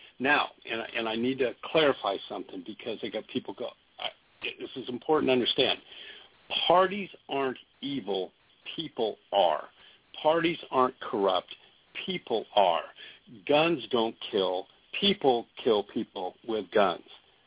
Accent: Oregon, United States; also born or lived in Washington / Alaska; I grew up in Oregon, Washington, and Alaska, okay?

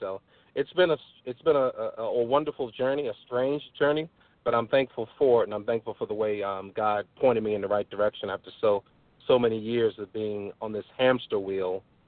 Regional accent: Virginia, United States; I'm from Virginia, from Southwest Virginia, in a small town near Lynchburg, and grew up there with my mother and father and two brothers, one older, one younger.

